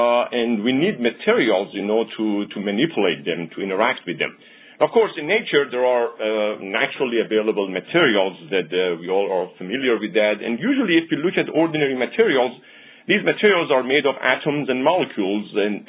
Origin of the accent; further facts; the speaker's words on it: Iran; moved away as an adult; now in United States; I was born in Iran, grew up there, and went to my college there. I got my bachelor's degree there, and then I came to United States for my graduate study.